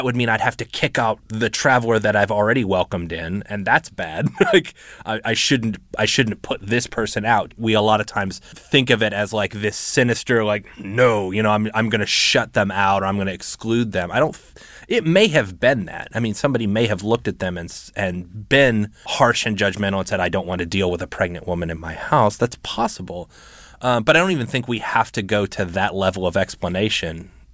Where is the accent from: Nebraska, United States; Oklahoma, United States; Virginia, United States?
Oklahoma, United States; Oklahoma City; also born or lived in Portales, New Mexico; now in Cincinnati, United States; I live in Cincinnati, Ohio now. I grew up in Oklahoma City, but I was actually born in New Mexico.